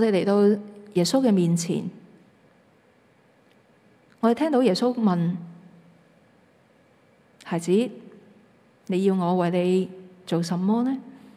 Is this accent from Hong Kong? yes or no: yes; Hong Kong; 你知道我们香港人排队的时候，